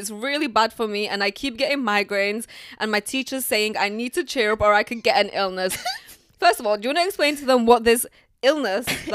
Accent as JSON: {"language": "English", "town": "Leeds", "region": "Yorkshire and the Humber", "country": "United Kingdom", "tie": "born or raised there", "said": "so we grew up in Leeds. By the way, guys, I'm in my life. I'm in Leeds."}